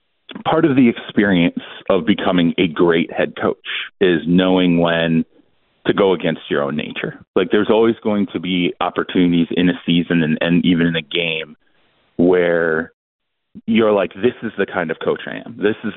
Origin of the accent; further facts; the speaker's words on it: Michigan, United States; Joe, you and I, we're from Michigan. We know how rough that was for everybody in Michigan